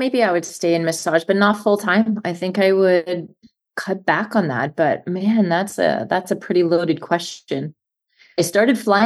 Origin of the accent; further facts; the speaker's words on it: Winnipeg, Manitoba, Canada; when I was a teenager and I grew up in Winnipeg